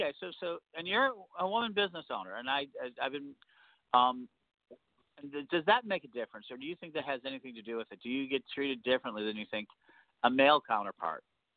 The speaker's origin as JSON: {"language": "English", "town": "Chicago", "region": "Illinois", "country": "United States", "tie": "born or raised there", "said": "In Chicago, my hometown, there was at one time like 15 metaphysical stores in the 90s, and now there's three or four at most."}